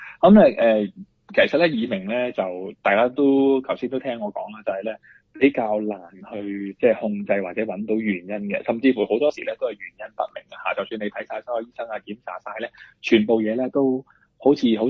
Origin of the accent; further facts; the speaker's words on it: Australia; 我哋澳洲人都好中意食嘅係一啲 yogurt 啊